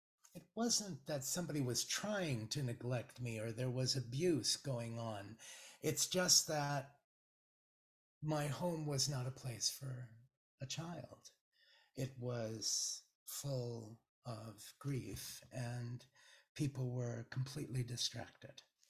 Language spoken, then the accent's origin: English; Malta; now in United States; My parents and my older siblings, I'm from Malta, I'm an immigrant, and I was just in New York and I went back to Ellis Island. I hadn't been there in 71 and a half years.